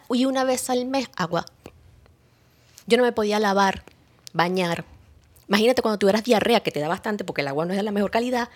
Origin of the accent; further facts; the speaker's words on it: Venezuela; moved away; no conozco la primera persona desde que yo salí de Venezuela que no sea venezolano